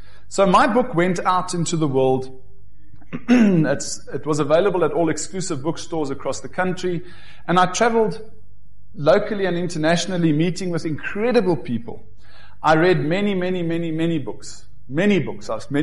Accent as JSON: {"language": "English", "town": "Johannesburg", "region": "Gauteng", "country": "South Africa", "tie": "born there", "said": "I was born in Johannesburg in 1975. I was born into a family of four, myself and my older sister, who now lives in Germany, and we were born into a devoted Christian family."}